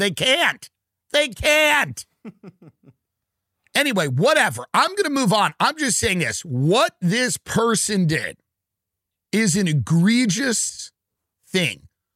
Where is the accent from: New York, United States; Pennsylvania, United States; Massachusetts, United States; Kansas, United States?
New York, United States; Long Island; And I always take a lot of pride in being from New York, even though I'm from Long Island, sort of a pig pen adjacent to New York.